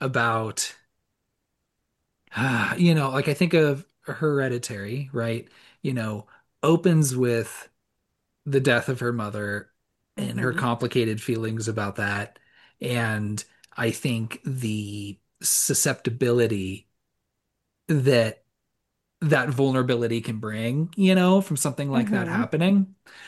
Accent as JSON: {"language": "English", "region": "California", "country": "United States", "said": "I'm sure I've brought this up before, but we're from Southern California. We've been to Disneyland plenty."}